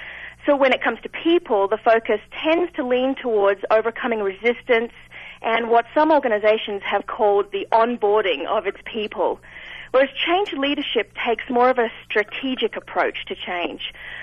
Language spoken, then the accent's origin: English; Australia; accent: Australian; I have a lot of people that ask me if I am from the South, and I just can't help myself but answering them yes. Probably a little further south than most of them are expecting, but yes, I am from the south of here.